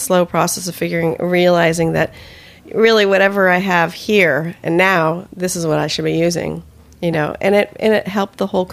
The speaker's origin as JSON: {"language": "English", "town": "Palo Alto", "region": "California", "country": "United States", "tie": "born there", "said": "Atherton, actually, but yeah. I was born in Palo Alto."}